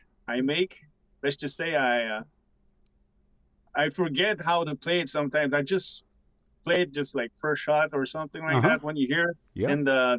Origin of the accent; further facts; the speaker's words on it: Pikogan, Quebec, Canada; I'm from Picogon, Canada. I am Algonquin and Cree mixed.